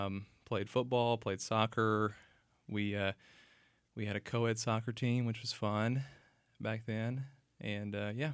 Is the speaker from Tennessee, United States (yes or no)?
no; Waco, Texas, United States; Yeah, so I was born in Waco, grew up here, went to Lorena High School, and then Baylor University.